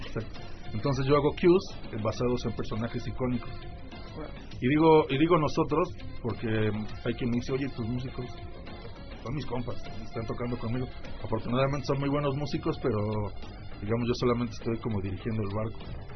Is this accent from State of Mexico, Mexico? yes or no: yes; Toluca, State of Mexico, Mexico; A mí me tenían mucha coherencia porque yo soy de Toluca y ahí como siempre barro mojado.